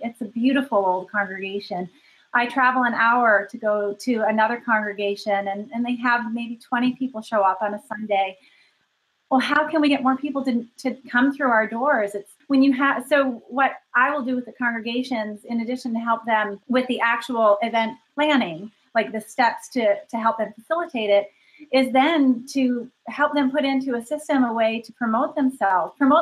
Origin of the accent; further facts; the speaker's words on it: Canada; And Canada, oh my goodness, I grew up in Canada. I have friends in Canada.